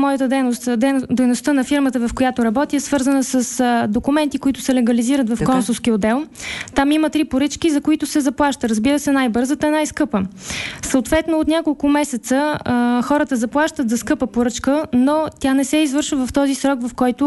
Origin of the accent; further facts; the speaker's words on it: Sofia, Sofia City, Bulgaria; born there; Аз съм родена в София, работя тук и искам да остана да живея тук